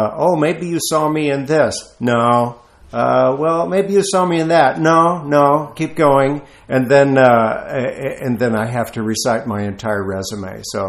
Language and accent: English; Texas, United States; I've lost my accent over the years, but I was just a regular Texas kid, running around, buzz cut kind of guy.